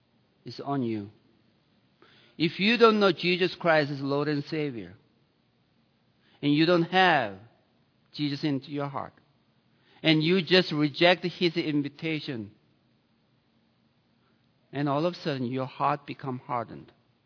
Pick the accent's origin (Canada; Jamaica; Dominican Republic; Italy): Italy; English is a second language; now in United States; I came from the other country, as you can tell. I'm from Italy.